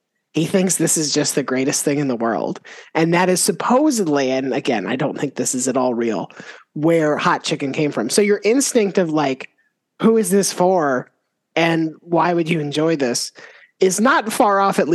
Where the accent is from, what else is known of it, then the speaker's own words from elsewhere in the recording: Florida, United States; So I should disclose that I grew up in Florida and not in like any particularly southern parts of Florida.